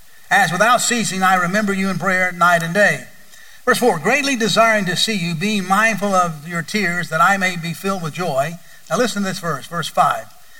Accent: Bible Belt, United States; and by the way, I am not embarrassed to admit that I grew up in the Bible Belt. I'm glad that I grew up in the Bible Belt.

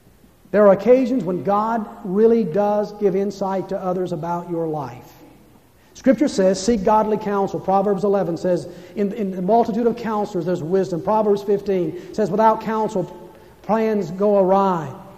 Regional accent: Atlanta, Georgia, United States; born there; The day I was born in Crawford Long Hospital in Atlanta, Georgia.

